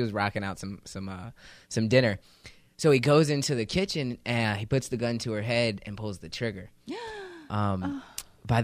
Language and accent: English; Chester, Pennsylvania, United States; also born or lived in Philadelphia; I'm originally from Philadelphia. That's where I was born. And then I lived most of my childhood in Chester, Pennsylvania, which is about 15 minutes away. Very, very harsh neighborhood. Projects. It was the hood.